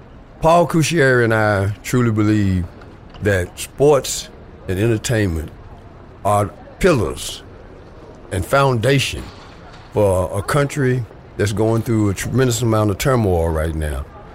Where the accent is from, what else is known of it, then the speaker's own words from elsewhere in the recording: Murfreesboro, Tennessee, United States; By the way, I'm from Murfreesboro, Tennessee, so we got some country going on in the moment